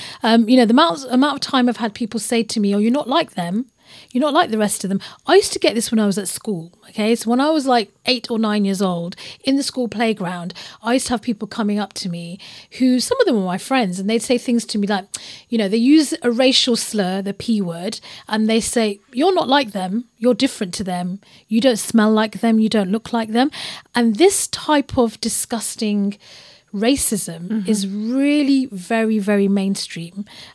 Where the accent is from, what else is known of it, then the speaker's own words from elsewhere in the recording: United Kingdom; We're three British Muslim women who work on the intersections of race, gender and Islamophobia, particularly in football.